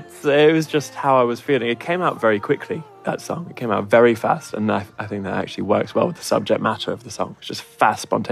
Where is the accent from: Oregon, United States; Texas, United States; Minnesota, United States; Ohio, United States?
Texas, United States; And there's a song about growing up in Texas called … And it references a few places in Texas that I used to, my local haunts growing up.